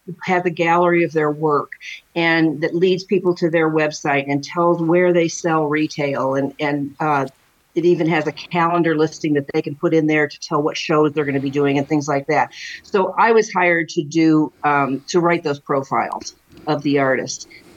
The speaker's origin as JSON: {"language": "English", "region": "Ohio", "country": "United States", "tie": "born or raised there", "said": "I grew up in Northeastern Ohio, the daughter of an artist, actually."}